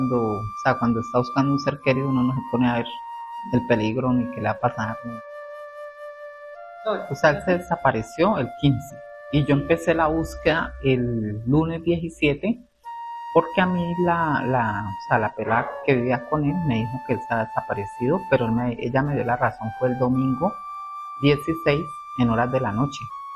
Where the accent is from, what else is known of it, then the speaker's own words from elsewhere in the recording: Cali, Valle del Cauca, Colombia; also born or lived in Buenaventura; soy de Buenaventura, vivo en Cali desde que tengo 5 años.